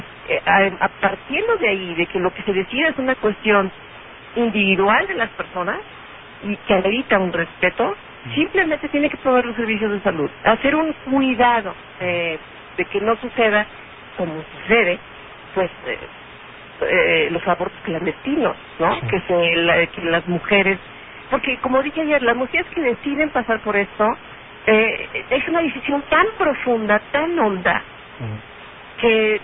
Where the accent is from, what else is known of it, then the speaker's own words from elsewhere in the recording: Mexico; a mí como persona, como ciudadana, mexicana